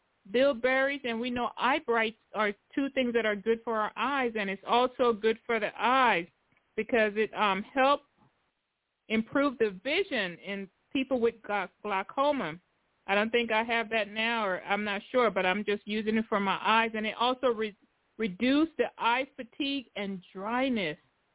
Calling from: Tennessee, United States; I'm calling from Tennessee.

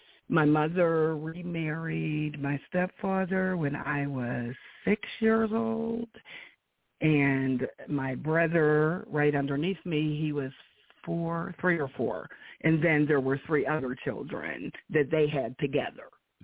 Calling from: Wilmington, Delaware, United States; also born or lived in Charlotte, North Carolina; I'm calling from Wilmington, Delaware.

